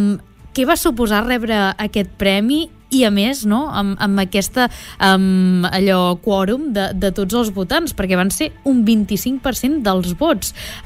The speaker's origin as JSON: {"language": "Catalan", "town": "Sant Feliu", "region": "Catalonia", "country": "Spain", "said": "Jo sóc de Sant Feliu, però estic aquí treballant a Palafrugell"}